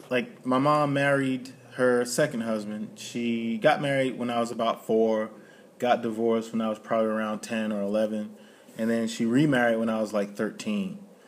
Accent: New Jersey, United States; So, it's just my autobiography. I grew up in New Jersey.

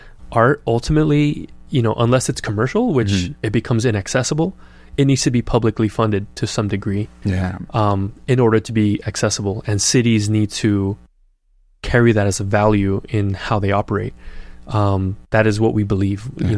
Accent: Downey, California, United States; That's so funny, because that was my experience growing up in Downey. There was like a general sense of shame being from Downey.

